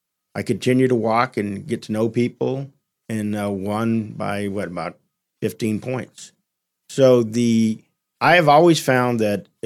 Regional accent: California, United States; As you know, born and raised in California, my family was poor. My father was a migrant coming in. I worked in the fields, worked my way through college.

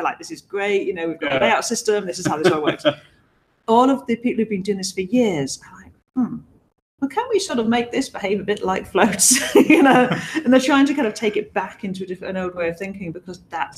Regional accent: North East England, United Kingdom; now in Bristol, United Kingdom; Yeah, so I am a British web developer. I live in Bristol in the UK, although I'm actually from the northeast of England originally.

